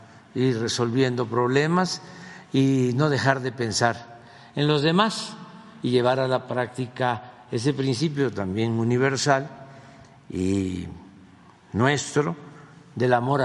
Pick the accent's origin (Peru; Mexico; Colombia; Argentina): Mexico